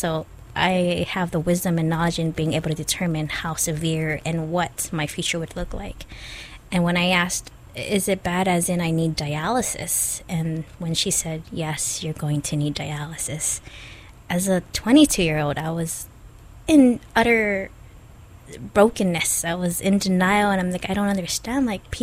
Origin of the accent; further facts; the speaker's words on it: Kaneohe, Hawaii, United States; I grew up in Kaneohe. I went to Castle High School. I'm a Kaneohe girl, although I'm very mistaken to be a Farrington girl.